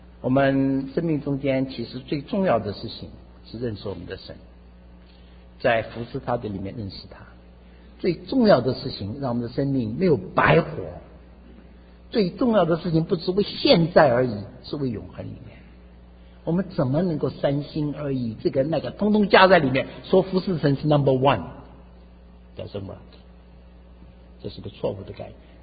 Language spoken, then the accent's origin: Chinese; China; 我们中国人在读《史记》里面，春秋越王勾践被吴王夫差所败